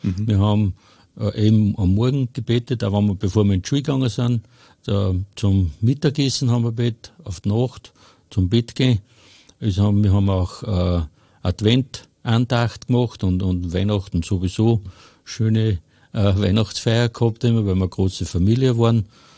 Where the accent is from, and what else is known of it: Hofkirchen im Traunkreis, Upper Austria, Austria